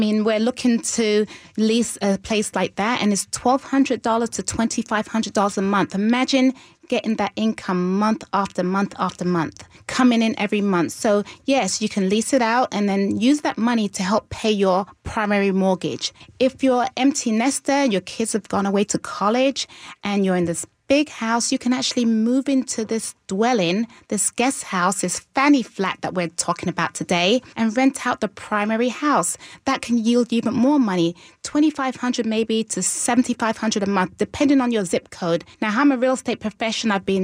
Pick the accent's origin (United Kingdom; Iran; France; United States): United Kingdom; London; I'm from London.